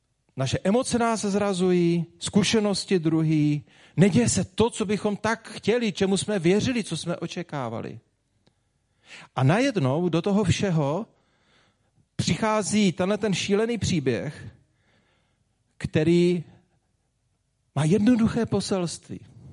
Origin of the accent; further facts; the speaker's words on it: Zlín Region, Czechia; U nás na Vlašku by řekl, je to škurně, pane